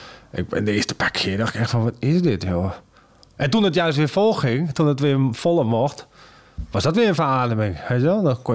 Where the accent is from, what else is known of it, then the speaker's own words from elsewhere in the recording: Netherlands; Dat ging dan dat ik dan als Nederlander in België kwam.